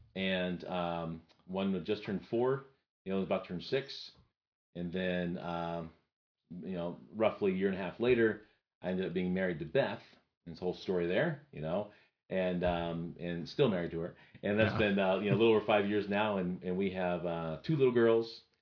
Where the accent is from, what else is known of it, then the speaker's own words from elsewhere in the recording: Petaluma, California, United States; born there; now in Ankeny, United States; I was born in Northern California. What kind of Northern? Petaluma, California, if you want to look that up. And then my dad was Coast Guard.